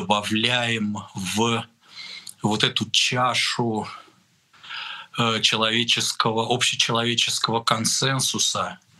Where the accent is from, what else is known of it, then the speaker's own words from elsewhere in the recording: Moscow, Russia; И я, москвич